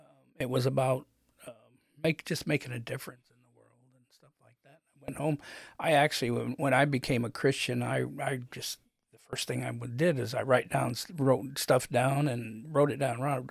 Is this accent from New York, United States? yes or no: no; Fairview Heights, Illinois, United States; also born or lived in Jerseyville; No, Fairview Heights, actually.